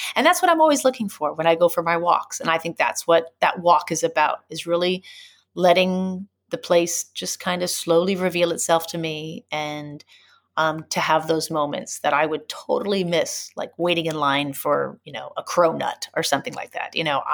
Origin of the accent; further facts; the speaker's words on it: United States; I said, oh, I'm from the United States. I said, but I love being in China.